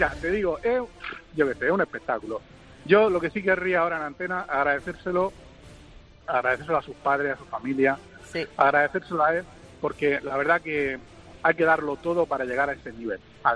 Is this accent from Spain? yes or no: yes; El Palmar, Spain; porque nosotros también somos de allí del Palmar